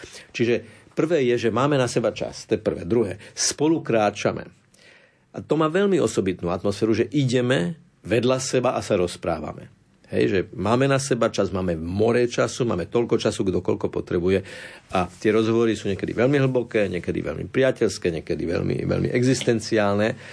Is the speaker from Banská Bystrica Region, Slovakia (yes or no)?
no; Bratislava, Bratislava Region, Slovakia; Ja tiež nehovorím, že som od Viedne, ale poviem, že som z Bratislavy.